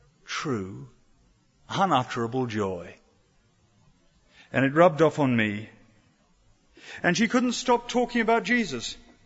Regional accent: United Kingdom; I know we're British and we're all dressed in suits and we're not meant to reveal it

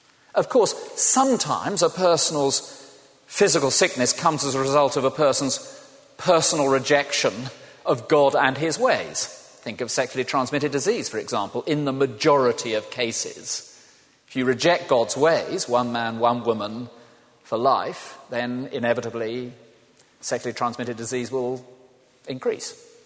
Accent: South West England, United Kingdom; I grew up in the West Country in a small village.

